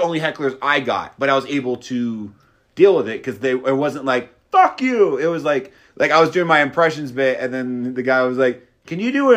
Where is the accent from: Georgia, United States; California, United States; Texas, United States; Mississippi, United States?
California, United States; Stockton; I mean, I'm just from Stockton, and murder is just like, it happens.